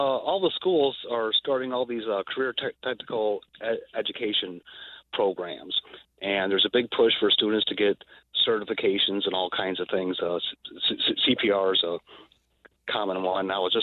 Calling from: Orin, Iowa, United States; Orin, Iowa.

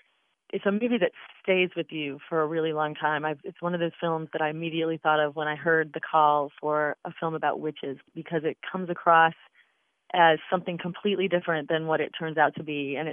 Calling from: Henderson, North Carolina, United States; I'm calling from Henderson, North Carolina.

